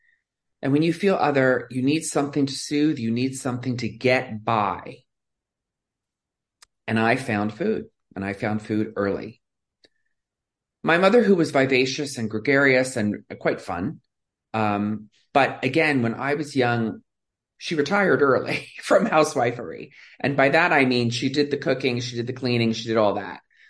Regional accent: Philadelphia, Pennsylvania, United States; I grew up in Philadelphia. My father worked in a garage. My mother was a housewife.

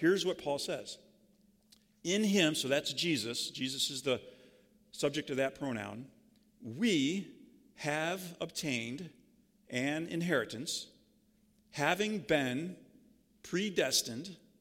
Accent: Novi, Michigan, United States; I'm from Michigan, Novi, Michigan.

